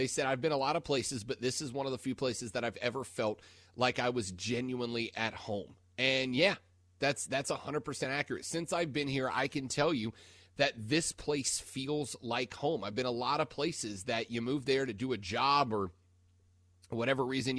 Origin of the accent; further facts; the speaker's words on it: Fort Walton Beach, Florida, United States; I grew up in Destin, Fort Walton Beach, Florida, and it's a very similar makeup.